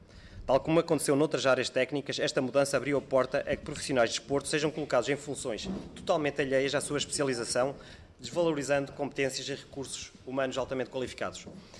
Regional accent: Lamego, Norte, Portugal; eu venho do município de Lamego.

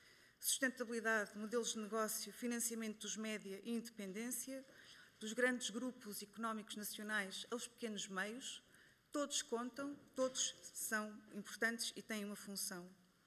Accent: Lausanne, Vaud, Switzerland; na Lausanne, de onde sou natural

